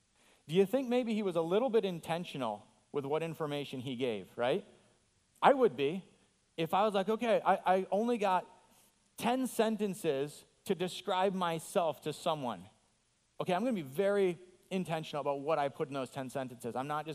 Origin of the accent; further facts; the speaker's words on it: Fort Ann, New York, United States; now in Papua New Guinea; I was born and raised in Fort Ann, New York, just an hour north of here, a small little town.